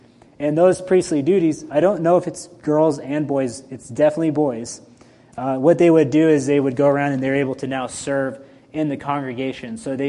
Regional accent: Colorado, United States; When I grew up in Colorado for a little while, I actually went to public school for a couple years

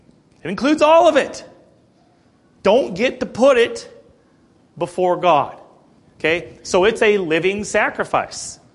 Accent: United States; Mostly because we're American and we can have anything we want.

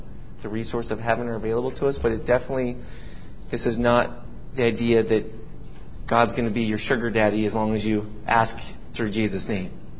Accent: Bozeman, Montana, United States; When I was a kid, I grew up in Bozeman

